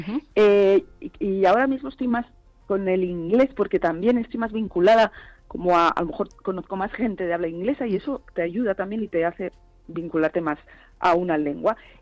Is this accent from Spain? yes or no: yes; Castile, Spain; Y pienso, al final soy castellana.